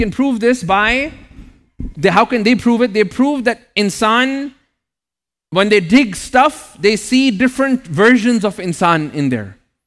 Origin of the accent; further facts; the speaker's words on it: Toronto, Ontario, Canada; I grew up with him in Toronto.